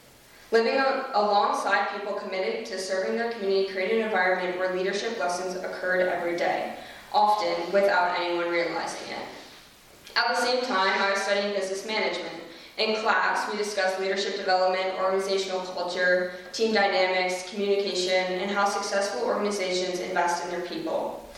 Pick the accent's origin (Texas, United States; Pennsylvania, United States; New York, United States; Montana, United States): Montana, United States; Red Lodge; I grew up in Red Lodge, Montana. I took an EMT class there my senior year, volunteered at Red Lodge Fire for a little bit.